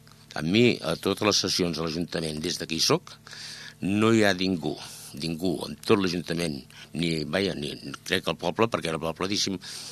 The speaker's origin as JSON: {"language": "Catalan", "town": "Castellar del Vallès", "region": "Catalonia", "country": "Spain", "tie": "born or raised there", "also_born_or_lived": "Barcelona", "said": "Sóc barceloní. Però la veritat es pot dir que, o sigui, estic tan arrelat aquí que pràcticament, encara que sigui castellarenc d'adopció, em van adoptar molt petit. Molt petit. Jo vaig arribar aquí, acabada la guerra"}